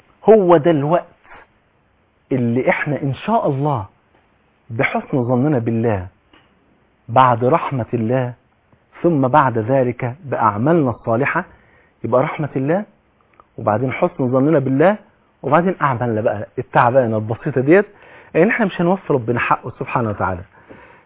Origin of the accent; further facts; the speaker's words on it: Egypt; يعني الظهر عندنا في مصر بيؤذن حوالي، قول حوالي الساعه 1